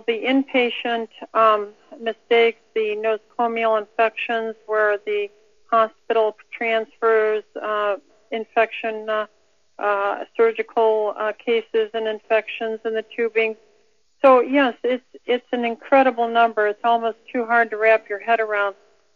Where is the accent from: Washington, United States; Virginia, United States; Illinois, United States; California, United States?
California, United States; You know, I'm from California, and we lost the vote last November on declaring GMO foods.